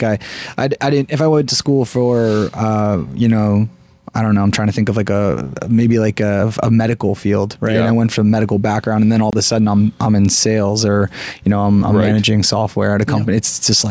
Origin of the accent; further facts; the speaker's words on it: Bridgewater, New Jersey, United States; Yeah. So I'm from Bridgewater. So it's like, what is it, an hour north or south of here?